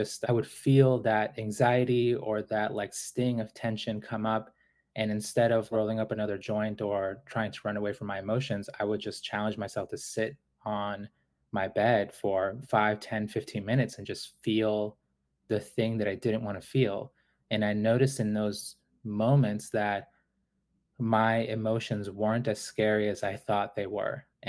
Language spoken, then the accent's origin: English; Boston, Massachusetts, United States; because I was growing up in Boston.